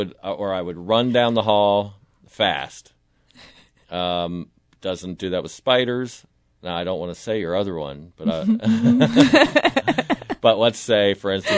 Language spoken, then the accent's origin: English; Florida, United States; I can still remember as a child growing up in Florida, like, there was a lot of animals down there.